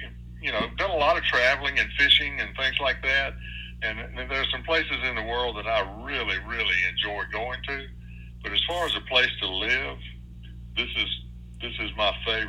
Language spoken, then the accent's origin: English; Georgia, United States; I did not grow up here. I grew up down in Middle Georgia in Jones County.